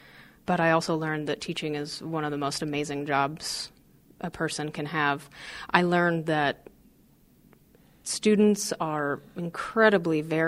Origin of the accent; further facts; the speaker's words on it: Helena, Montana, United States; also born or lived in Missoula; I actually grew up in Helena, Montana. I was born in Missoula, raised in Helena, and my parents are both realtors.